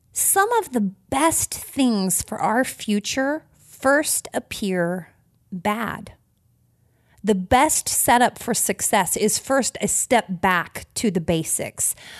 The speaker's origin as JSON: {"language": "English", "region": "Missouri", "country": "United States", "tie": "born or raised there", "said": "little pit stop in Sikeston, Missouri. Shout out to Missouri girls. I am in your state right now. Oh, my home state. Good to be back home."}